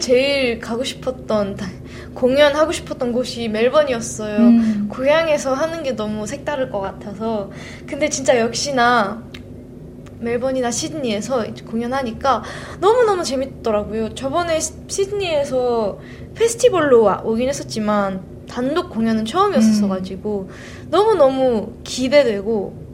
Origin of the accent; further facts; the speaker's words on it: Victoria, Australia; 제가 완전 시골 마을에서